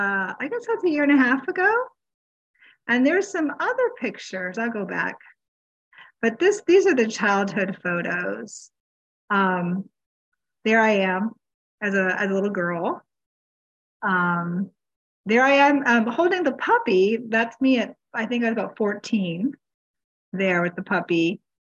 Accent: Massachusetts, United States; I grew up in Massachusetts, and when I'd come home from college, he'd always have a comment

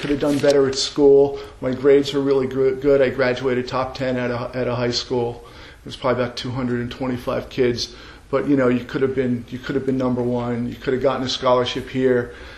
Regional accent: New Jersey, United States; I grew up in New Jersey. I'm the oldest of four kids.

